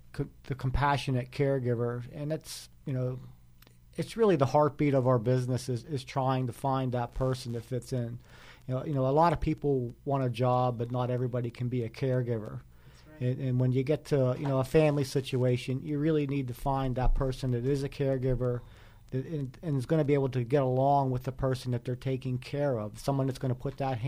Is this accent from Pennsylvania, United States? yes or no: yes; Pittsburgh, Pennsylvania, United States; born there; I was born in Pittsburgh.